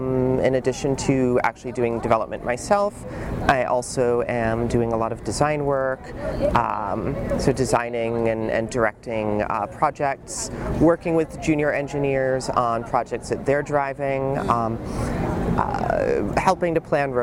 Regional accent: Midwest, United States; moved away as an adult; now in Seattle, United States; So different from growing up in the Midwest. There are actually mountains and terrain. Everything's not flat.

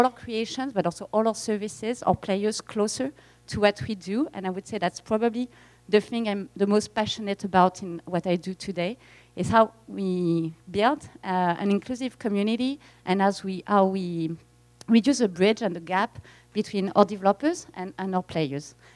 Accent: France; accent: French; English is a second language; as you can maybe guess by my accent, I'm French.

